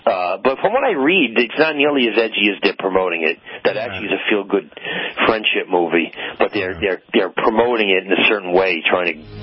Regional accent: New York, United States; I grew up in New York.

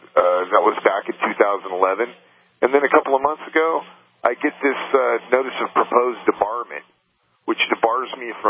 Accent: Bakersfield, California, United States; born there; I was born in Bakersfield, California. My parents, both born in the United States.

